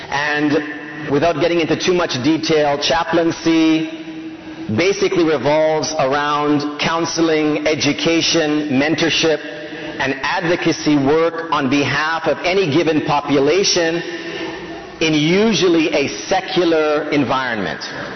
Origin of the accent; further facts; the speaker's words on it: Canada; born there; When it comes to my citizenship, I was born here in Canada.